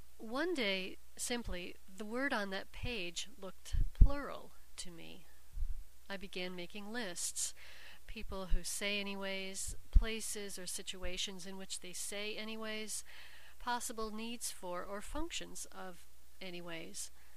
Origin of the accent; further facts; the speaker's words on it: Binghamton, New York, United States; the correct pronunciation in Binghamton, New York, which is my hometown.